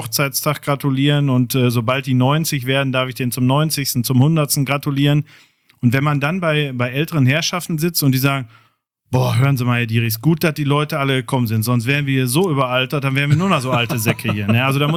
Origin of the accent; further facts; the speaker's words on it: Kirchhellen, North Rhine-Westphalia, Germany; also born or lived in Dorsten; Station und dann direkt nach Kirchhellen und nicht mehr, also der Wohnort hat sich noch nicht geändert